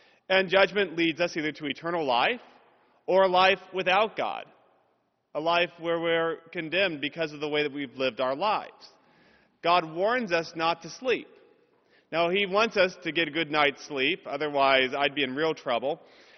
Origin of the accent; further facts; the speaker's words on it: Cape Cod, Massachusetts, United States; born there; I was born up in New England on Cape Cod.